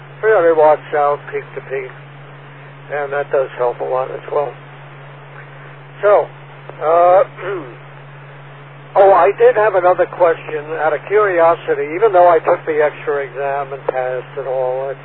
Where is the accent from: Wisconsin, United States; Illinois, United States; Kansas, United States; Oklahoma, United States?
Wisconsin, United States; Superior; I'm from Superior, Wisconsin.